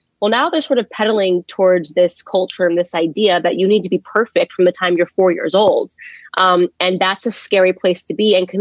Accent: Stamford, Connecticut, United States; also born or lived in White Plains; I was born in White Plains, New York, and raised in Stamford, Connecticut.

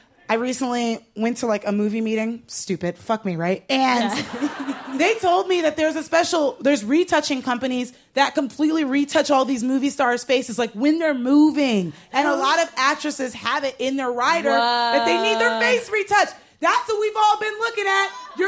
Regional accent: Los Angeles, California, United States; It been treating you? How's my hometown been treating you?

